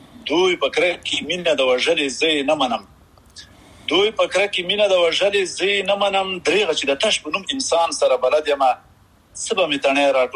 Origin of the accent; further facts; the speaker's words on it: Paktia, Afghanistan; now in United Arab Emirates; زه خو خپل د پکتیا دی اړیو